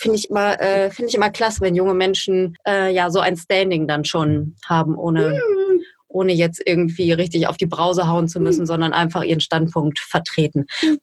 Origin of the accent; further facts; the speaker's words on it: Duisburg, North Rhine-Westphalia, Germany; born there; also meine Frau ist nicht gebürtige Duisburgerin, so wie ich